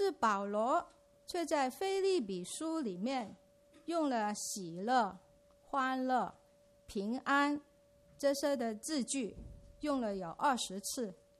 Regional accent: Hong Kong; now in Canada; 27年前呢，我是从香港来到 Regent College 读神学。毕业之后呢，我就留校

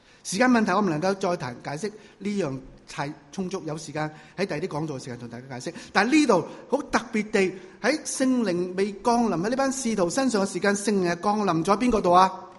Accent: Guangdong, China; 广东话都不行，我广东人来的，

